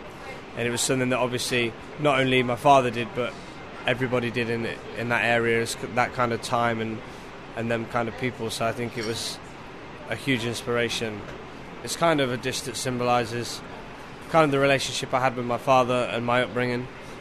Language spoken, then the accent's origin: English; Nottingham, East Midlands, United Kingdom; I grew up in Nottingham, which is a very working class area and town.